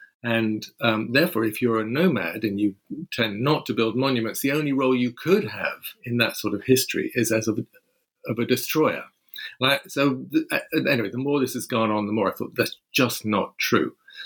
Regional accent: London, United Kingdom; born there; I'm a Londoner. I was born in London.

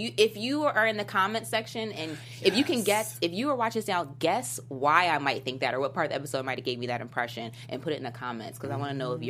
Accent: New Jersey, United States; I'm from New Jersey and people got weight on them.

